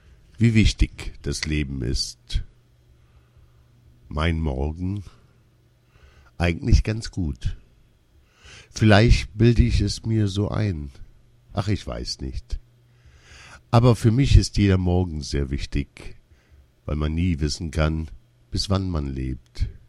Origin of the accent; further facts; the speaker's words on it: Germany; born there; Ich bin zwar in Deutschland geboren, aber ein türkisches Mädchen.